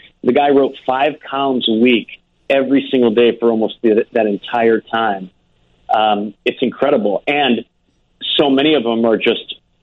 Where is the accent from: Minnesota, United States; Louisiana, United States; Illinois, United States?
Illinois, United States; Barrington; I grew up in Barrington